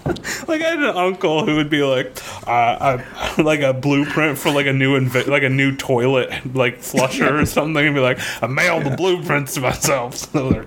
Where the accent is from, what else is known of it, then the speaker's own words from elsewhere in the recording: Florida, United States; So growing up in North Florida, obviously, sweet tea is basically everywhere, right?